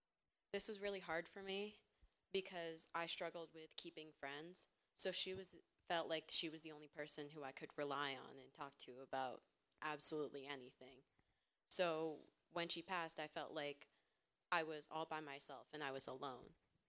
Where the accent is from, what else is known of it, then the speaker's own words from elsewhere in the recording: New Hampshire, United States; I'm 14 years old, and I'm from New Hampshire.